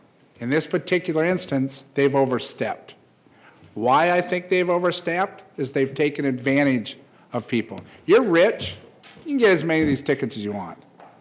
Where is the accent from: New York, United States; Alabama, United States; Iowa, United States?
Iowa, United States; Des Moines; I was born and raised in Des Moines, South Side, you know that.